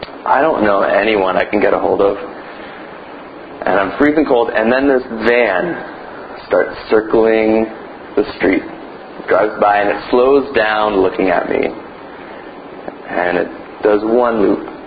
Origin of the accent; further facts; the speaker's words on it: Canada; I'm from Canada. I'm a little lost.